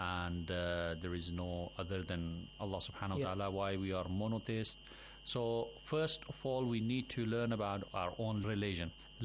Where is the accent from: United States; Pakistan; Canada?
Pakistan; I'm from Pakistan.